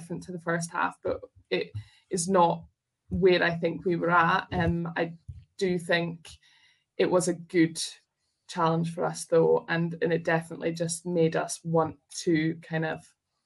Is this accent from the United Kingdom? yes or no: yes; Scotland, United Kingdom; I am proudly Scottish